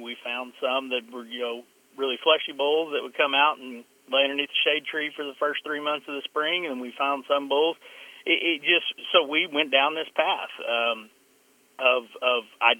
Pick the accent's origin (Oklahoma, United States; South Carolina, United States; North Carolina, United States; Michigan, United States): Oklahoma, United States; Eakly; It's always been something we've done growing up in the Eakley area.